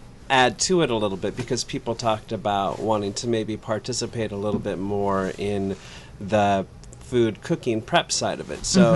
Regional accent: Astoria, Oregon, United States; also born or lived in Eugene; I'm born and raised in Astoria, and also moved away at one point in time.

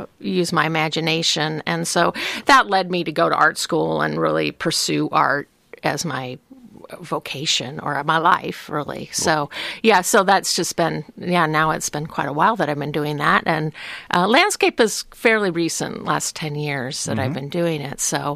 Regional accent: Portland, United States; So I grew up in Portland. And like I said, my dad grew up here

